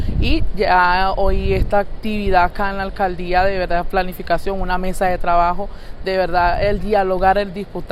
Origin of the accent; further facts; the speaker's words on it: Venezuela; moved away; como migrantes venezolanos que somos